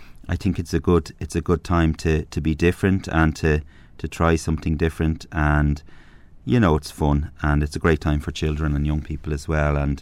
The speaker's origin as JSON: {"language": "English", "town": "Swords", "region": "Leinster", "country": "Ireland", "said": "I'm from Swords, and you know, obviously back then there wasn't as many events, and I know in Swords now there's a big event"}